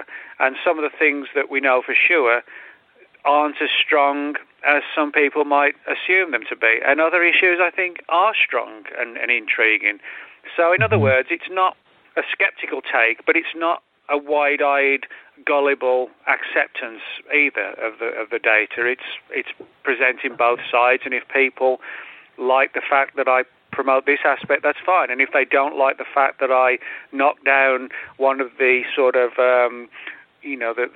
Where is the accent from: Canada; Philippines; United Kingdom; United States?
United Kingdom; England; moved away; because I'm originally from England, people over here ask me